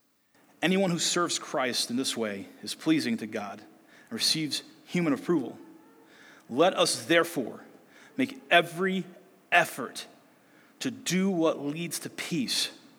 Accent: Brunswick, Ohio, United States; I grew up in Cleveland. Brunswick's my hometown.

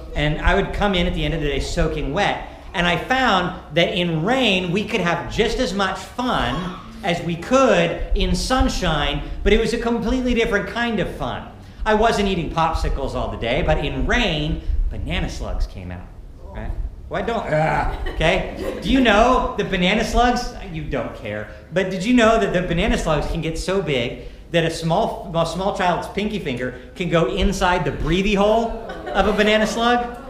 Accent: Montana, United States; also born or lived in Washington; Now, I grew up in Washington when I was really little. I moved to Montana when I was kind of middle little, if that makes sense. And so I claim Montana as my home.

